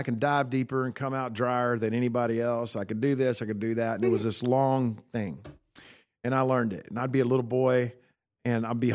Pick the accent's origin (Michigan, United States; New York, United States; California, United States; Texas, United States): Texas, United States; I said, I am from Texas, and nobody else matters.